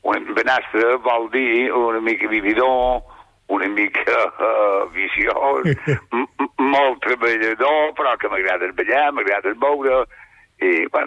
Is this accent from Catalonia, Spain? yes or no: no; Vilafranca de Bonany, Balearic Islands, Spain; no només a Catalunya, sinó a les Balears, i especialment al meu poble de Vilafranca de Bonany.